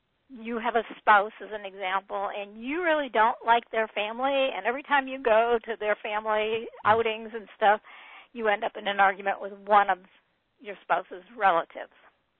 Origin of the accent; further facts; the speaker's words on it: Detroit, Michigan, United States; Okay, I grew up in the Motor City. What can I say? I like cars.